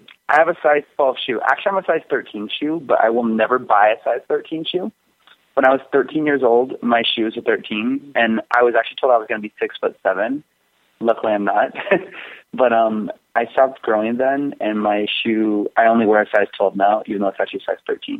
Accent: Las Vegas, Nevada, United States; I mean, I'm from Vegas, so I have to represent Vegas.

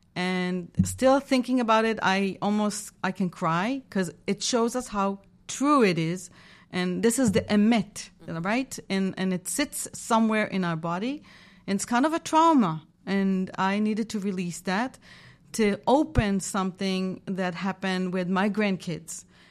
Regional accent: Israel; I'm from Israel. I have three kids, three grandkids, Baruch Hashem.

